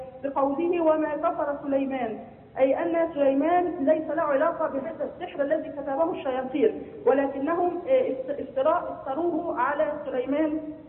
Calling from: Saudi Arabia; من السعودية.

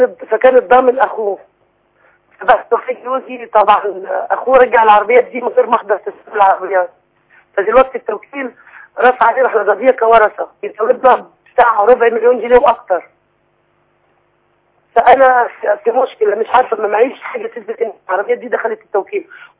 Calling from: Aswan, Aswan Governorate, Egypt; أنا من أسوان

